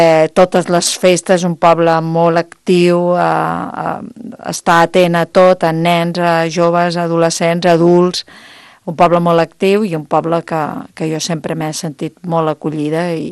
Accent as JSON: {"language": "Catalan", "town": "Lleida", "region": "Catalonia", "country": "Spain", "tie": "born there", "also_born_or_lived": "Torrelavit / Vilafranca del Penedès / Barcelona", "said": "jo ja vaig néixer a Lleida, vaig estar a Torrelavit uns anys, després vaig anar als 16 anys cap a Vilafranca, al Penedès, mm-hmm. I després quan em vaig casar me'n vaig anar a viure a Barcelona, 10 anys, i després doncs vaig tornar a Sant Miquel."}